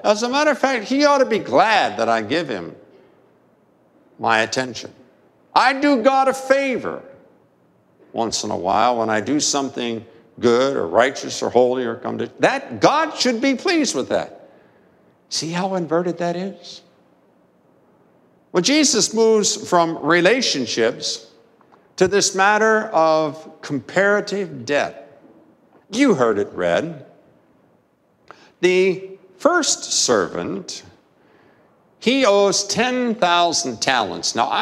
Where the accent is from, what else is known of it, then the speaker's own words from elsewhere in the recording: Martinsburg, West Virginia, United States; Growing up in Martinsburg, West Virginia, I had the opportunity to fish a time or two in a large, you wouldn't even call it a lake here, you'd call it a pond